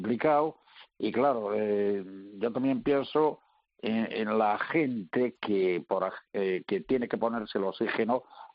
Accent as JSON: {"language": "Spanish", "region": "Galicia", "country": "Spain", "said": "yo soy del Ayuntamiento de Costeito, en la provincia de Lugo."}